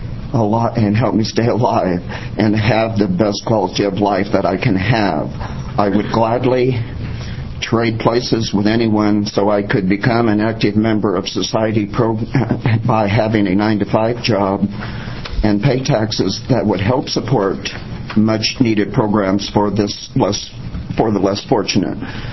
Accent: Oregon, United States; I was born and raised in Oregon and have supported state taxes for over a 30-year period.

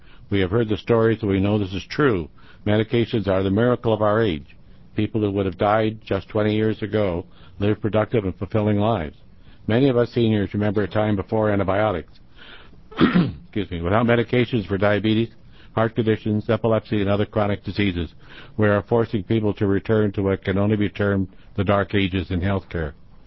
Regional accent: Newport, Oregon, United States; from Newport, Oregon

